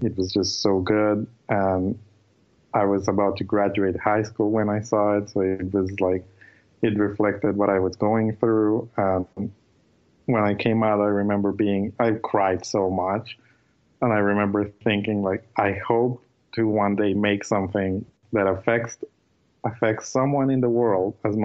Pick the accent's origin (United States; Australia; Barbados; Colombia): Colombia; English is a second language; now in Vancouver, Canada; I'm from Colombia. I live in Vancouver, Canada, and I am studying film here because I would like to be a filmmaker.